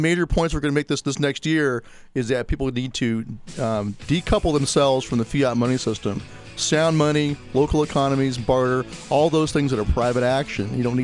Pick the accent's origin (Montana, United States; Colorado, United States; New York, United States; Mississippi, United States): Montana, United States; I'm from Montana, so So I can talk about Montana.